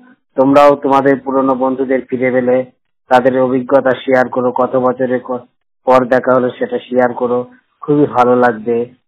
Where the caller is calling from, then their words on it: Krishnanagar, West Bengal, India; কথা বলছি কৃষ্ণগড় নদিয়া থেকে।